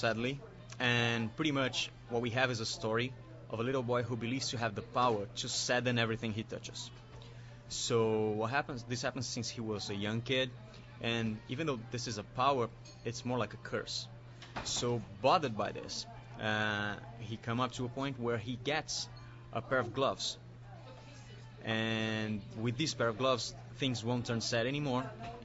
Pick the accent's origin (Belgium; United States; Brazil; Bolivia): Brazil; English is a second language; I'm from Brazil